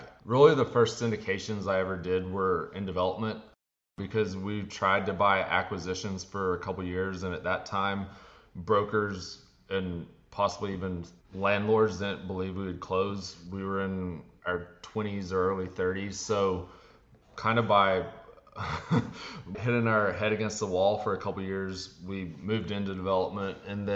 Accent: Texas, United States; I'm from Texas.

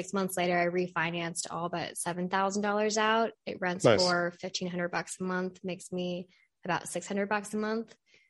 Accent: California, United States; moved away as an adult; now in Cincinnati, United States; So I'm originally from California.

